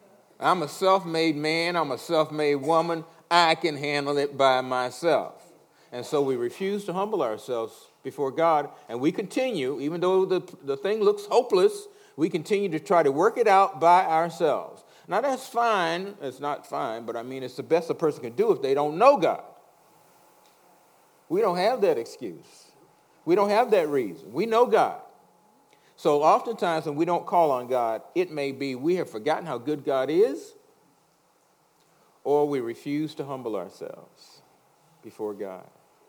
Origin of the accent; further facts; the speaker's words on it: the South, United States; Of course, I was brought up in the South and brought up in a Baptist church